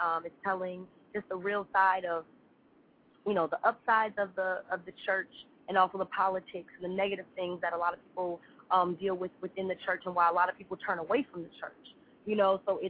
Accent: Chicago, Illinois, United States; anybody from Chicago would, you know, say, oh, my God, you can't be from Chicago and not know how to juke or step or all those things.

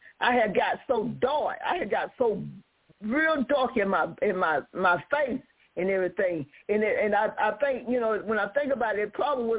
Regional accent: Lumberton, United States; when I was staying in my hometown in Lumberton, I was there and I was looking out the window at this tree

